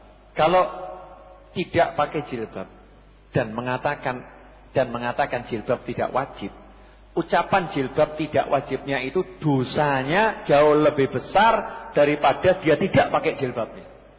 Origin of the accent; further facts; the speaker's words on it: Java, Indonesia; Kita orang Jawa enggak pakai jilbab. Kita orang Jawa itu pakainya kudung misalnya begitu.